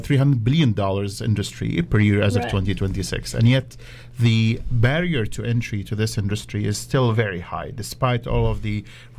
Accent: Saudi Arabia; I grew up in Saudi Arabia, actually

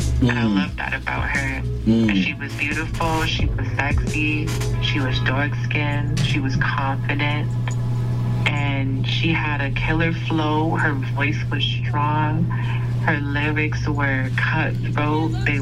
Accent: Toronto, Ontario, Canada; Toronto is a very diverse city. You can meet, like, anyone around the world just from being in this small city. You will meet the world. We are very multicultural.

